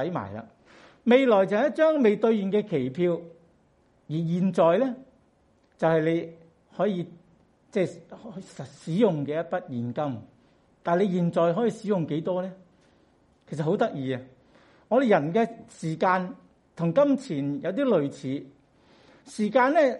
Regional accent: Hong Kong; 但我哋香港人就要讲，我哋唔单止在乎长短啊

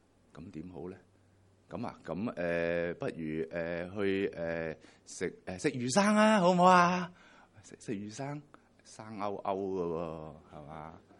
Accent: Hong Kong; 其实呢啲咧都系我哋香港人咧好多时候挂喺口边嘅一啲嘅说话嚟嘅。

